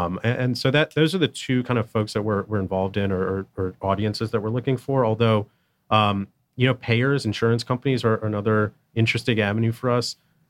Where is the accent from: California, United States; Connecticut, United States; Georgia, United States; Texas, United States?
Georgia, United States; I grew up in Georgia, not Atlanta. I grew up in the Southeast Georgia, which is, I think, one of the most beautiful places in the country.